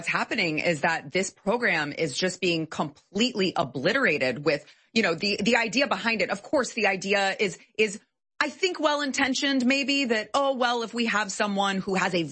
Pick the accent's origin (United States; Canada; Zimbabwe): United States; Texas; And I'm walking down my sidewalk in my neighborhood as a native Texan, as an American